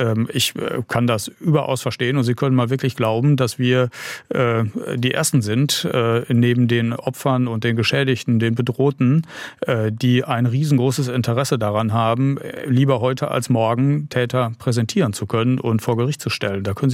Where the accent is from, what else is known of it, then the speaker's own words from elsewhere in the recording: North Rhine-Westphalia, Germany; Ich komme aus Nordrhein-Westfalen